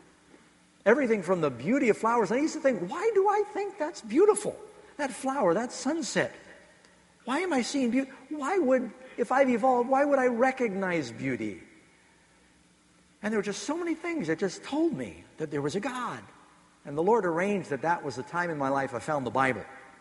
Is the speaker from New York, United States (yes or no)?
yes; New York City, New York, United States; also born or lived in Los Angeles, United States / Boston, United States / Miami, United States; When I grew up in New York City, well, I was born in L.A., lived in Boston, Miami. Most of my education was in Manhattan.